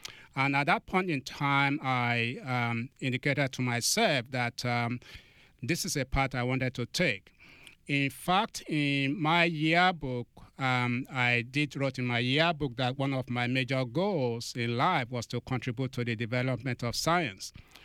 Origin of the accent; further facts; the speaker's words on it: Nigeria; Growing up in Nigeria in those days was a little bit of a challenge.